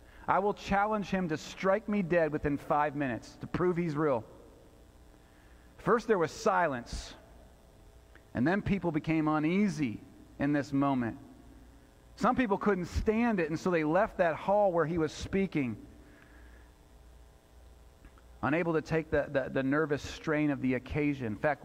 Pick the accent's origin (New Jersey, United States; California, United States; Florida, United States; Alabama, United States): California, United States; Chico; from Chico, California, and I'm here with a message for the president.